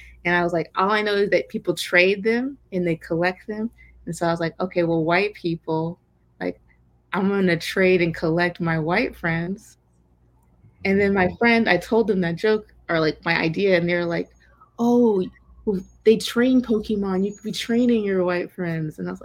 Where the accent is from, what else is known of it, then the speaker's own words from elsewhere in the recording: Portland, Oregon, United States; I'm from Portland and a lot of other comics are not from here. So I have family and I have friends who don't do this shit at all.